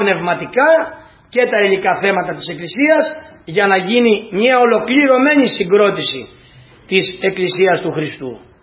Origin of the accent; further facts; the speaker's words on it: Greece; born there; Τι να κάνουμε, εδώ γεννηθήκαμε. Δεν κατακρίνουμε σε αυτούς μας γιατί γεννηθήκαμε στην Ελλάδα